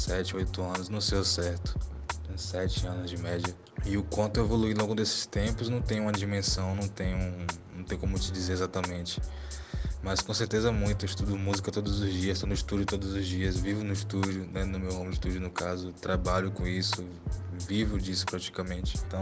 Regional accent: Piripiri, Piauí, Brazil; principalmente no bairro onde eu morava, cresci em Piripiri.

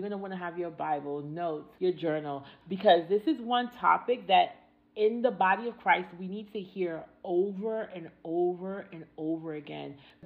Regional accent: New York, United States; I'm from New York. So when I see another New Yorker, I can identify them either by their accent

